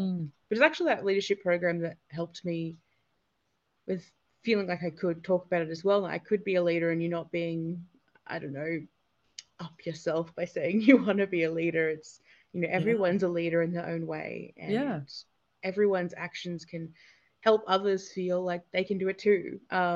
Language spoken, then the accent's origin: English; Australia; I worked with a lot of people from my hometown in the Black Summer bushfires.